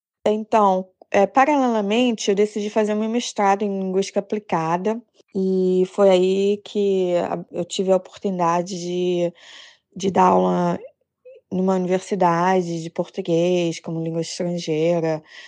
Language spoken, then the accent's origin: Portuguese; Rio de Janeiro, Brazil; Eu sou do Rio de Janeiro, carioca.